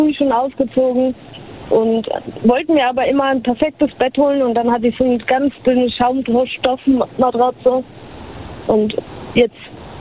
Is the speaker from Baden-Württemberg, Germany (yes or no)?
yes; Mannheim, Baden-Württemberg, Germany; Ich bin aus Mannheim.